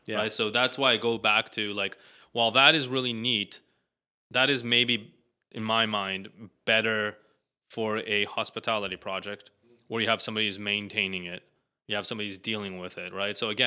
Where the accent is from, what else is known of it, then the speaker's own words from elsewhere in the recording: Tel Aviv, Tel Aviv District, Israel; I'll go back to me growing up in Tel Aviv and seeing the modernity of the homes that I grew up